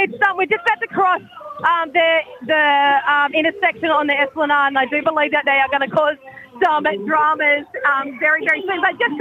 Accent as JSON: {"language": "English", "town": "Albany", "region": "Western Australia", "country": "Australia", "tie": "born there", "lives_now": "Perth, Australia", "said": "I was born in Albany, but I live in Perth, yeah."}